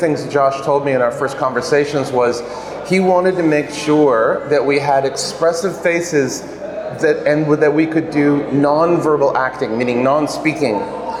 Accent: Canada; I grew up in Canada.

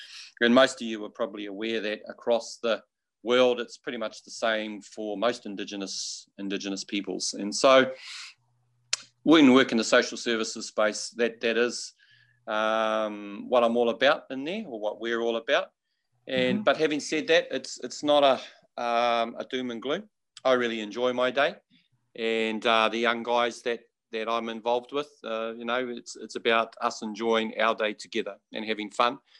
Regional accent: New Zealand; because I grew up in New Zealand in the 1970s

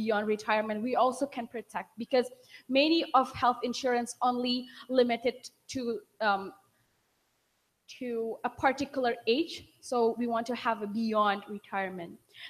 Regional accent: Indonesia; as the representative of Indonesia. I'm from the Universitas Indonesia as an undergraduate student.

